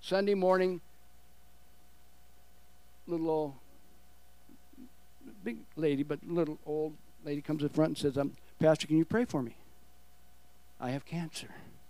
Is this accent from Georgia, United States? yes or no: no; Austin, Texas, United States; now in Kitimat, Canada; Because I went, I'm from Austin, Texas, I went to, end up in Kitimat.